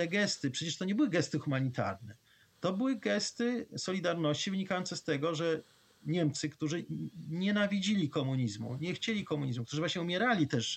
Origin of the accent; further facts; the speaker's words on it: Iraq; właśnie pochodzę z Iraku